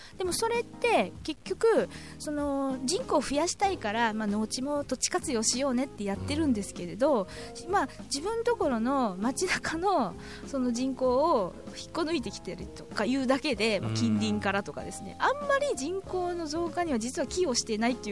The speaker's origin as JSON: {"language": "Japanese", "region": "Kansai", "country": "Japan", "said": "私関西出身なんですけれども"}